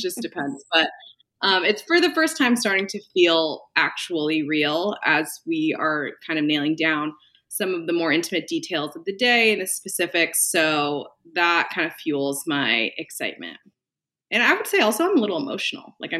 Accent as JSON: {"language": "English", "region": "California", "country": "United States", "also_born_or_lived": "New York City", "said": "So I originally am from California."}